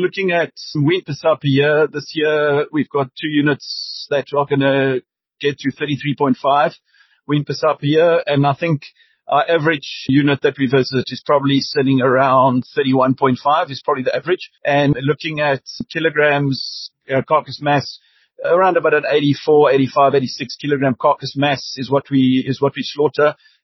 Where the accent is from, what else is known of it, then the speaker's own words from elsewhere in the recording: Johannesburg, Gauteng, South Africa; they'll say, so where are you from? And I'll say South Africa. And then they, oh, you're Joburg, that's dangerous.